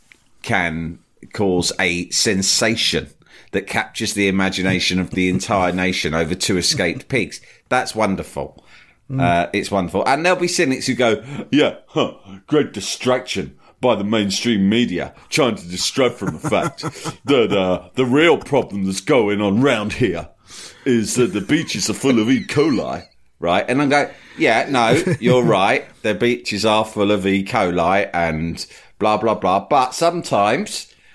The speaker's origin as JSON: {"language": "English", "country": "United Kingdom", "said": "We hate on Britain and the British quite a lot on this podcast, which is a shame because we are British."}